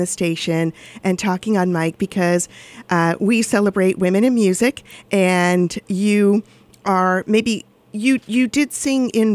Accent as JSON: {"language": "English", "region": "California", "country": "United States", "tie": "born or raised there", "said": "I grew up in California, and the area that you all are covering in the next 5 days would have taken you from like San Francisco to LA."}